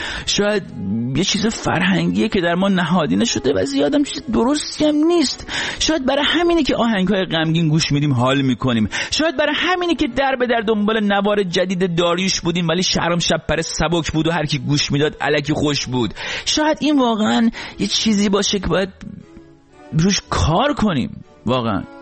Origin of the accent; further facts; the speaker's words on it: Rasht, Gilan, Iran; من خودم چون رشتی هستم اوکیه